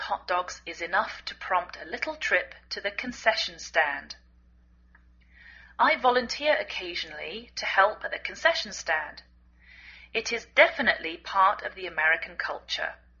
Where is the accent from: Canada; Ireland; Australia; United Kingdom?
United Kingdom; England; now in United States